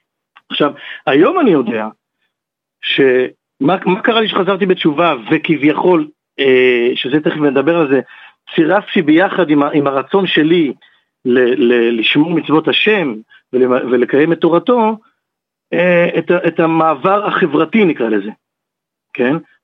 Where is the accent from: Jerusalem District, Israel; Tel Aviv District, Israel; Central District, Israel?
Tel Aviv District, Israel; Ramat Gan; גדלתי בבית חילוני, גדלתי ברמת גן, למדתי בבית ספר בליך המפורסם, ואני... … כמו ששמעת, ואני, יש לי אבא אשכנזי ואמא ספרדיה.